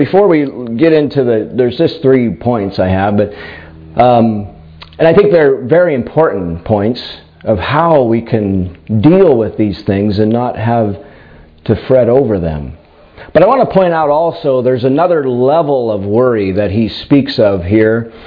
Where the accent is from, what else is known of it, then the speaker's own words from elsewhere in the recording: United States; when I grew up in the United States